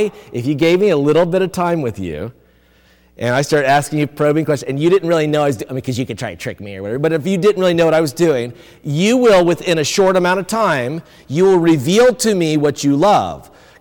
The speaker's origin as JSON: {"language": "English", "region": "South Carolina", "country": "United States", "tie": "born or raised there", "said": "Now, I'm not from Wisconsin. I'm actually from South Carolina, okay? And so I grew up in South Carolina."}